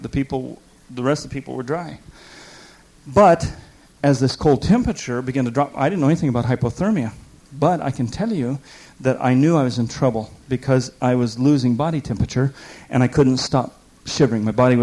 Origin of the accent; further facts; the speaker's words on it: Denver, Colorado, United States; And I had traveled in the mountains. I'd lived in Colorado. I grew up in Denver.